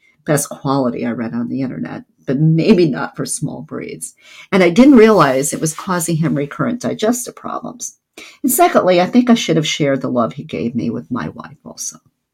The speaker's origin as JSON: {"language": "English", "town": "Saltillo", "region": "Coahuila", "country": "Mexico", "tie": "born or raised there", "also_born_or_lived": "Monterrey", "said": "In March of 2018, I got a job in my hometown, Saltillo, very near Monterey. So we moved, and a couple of weeks later, we realized we were pregnant."}